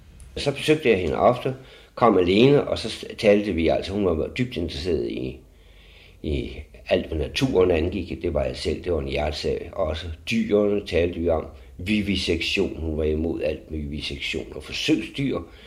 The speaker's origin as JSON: {"language": "Danish", "town": "Aarhus", "region": "Central Denmark Region", "country": "Denmark", "said": "Jeg var aarhusianer."}